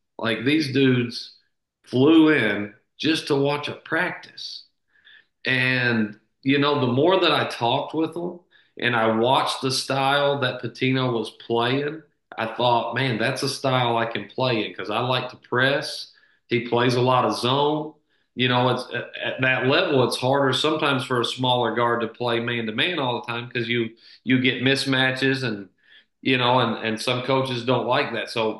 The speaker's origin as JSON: {"language": "English", "region": "Kentucky", "country": "United States", "tie": "born or raised there", "said": "Growing up in Kentucky, watching Kentucky basketball, This is the guy that my dad's been watching on TV for all these years."}